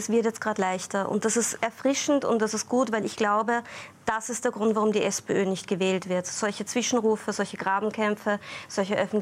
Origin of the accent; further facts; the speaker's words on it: Salzburg, Austria; born there; Ich meine, ich bin eine gebürtige Salzburgerin.